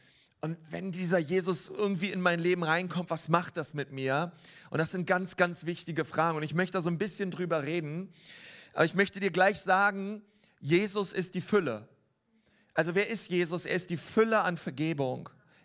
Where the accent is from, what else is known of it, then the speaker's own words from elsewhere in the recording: Nuremberg, Bavaria, Germany; Ich komme ja aus Nürnberg, auch von unserer Ecclesia Church.